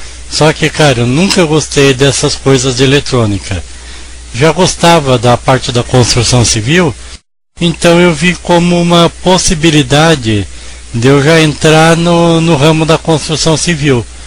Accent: São Paulo, Brazil; born there; Eu nasci aqui em São Paulo mesmo, na capital, no Centro Velho de São Paulo. Para quem já esteve aqui, ali próximo da região onde hoje é conhecido no Brasil todo como Cracolândia. Na época que eu nasci, era um lugar gostoso, elegante

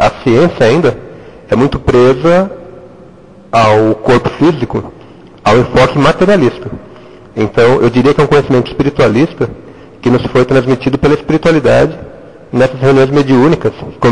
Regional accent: São Paulo, Brazil; born there; Bem, eu nasci em São Paulo, na capital do estado, em 1966.

